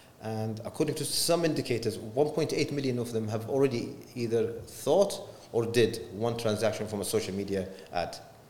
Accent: Oman; So I think when I was in the States, the first person that he knew I was from Oman, he jokingly, students, he said, so do you have an oil tap in your garden?

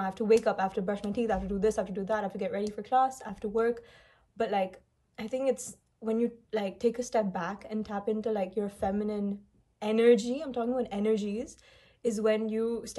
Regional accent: Bahrain; So I'm from Bahrain, and back then I had my GCSEs going on.

